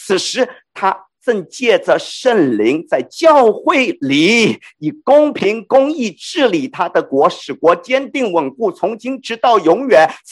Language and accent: Chinese; China; 我是中国人，我讲的是中国话，我们本来没有共同语言的